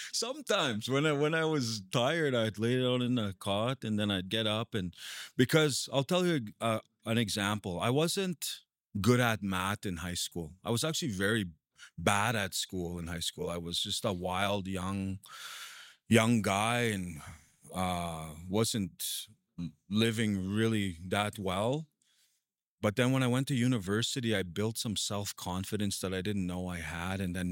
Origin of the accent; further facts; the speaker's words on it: Beauval, Saskatchewan, Canada; moved away as an adult; Originally, I'm from a place called CP Sick. That's Beauval, Saskatchewan, northwest. Yeah.